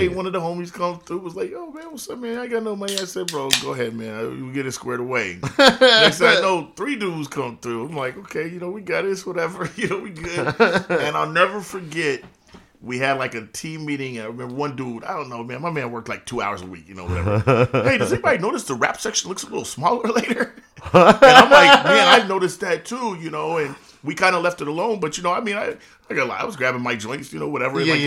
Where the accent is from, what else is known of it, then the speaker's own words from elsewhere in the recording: Anchorage, Alaska, United States; I'm from East Anchorage, so East Anchorage, East Coast, whatever, we all do it the same.